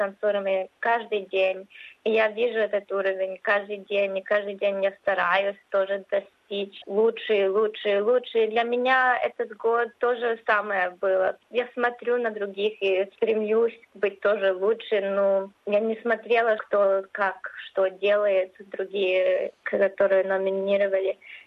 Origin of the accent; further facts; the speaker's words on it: Caulfield, Victoria, Australia; also born or lived in Kyiv, Ukraine; Нет, я родилась в Украине, в Киеве. Я эмигрировала в Австралию со своей мамой и папой, когда мне было 6 лет. Я начала заниматься балетом, когда мне было 7 лет. Я начала в очень маленькой школе, в церкви Хоу. Школа была, наверное, 5 минут, где мы жили, в Кофилде.